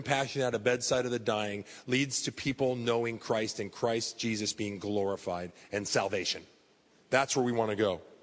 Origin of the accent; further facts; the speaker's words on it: San Diego, California, United States; but I'm from San Diego and I've been in the church world here for 25 years.